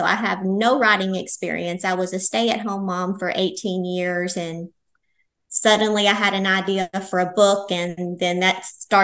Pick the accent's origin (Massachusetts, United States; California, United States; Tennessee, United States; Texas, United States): Tennessee, United States; also born or lived in Maine; now in South Carolina, United States; I'm originally from Tennessee. I grew up there my entire life, and believe it or not, we moved to Maine for 2 years. That was shocking for the cold weather, and now we're back in South Carolina.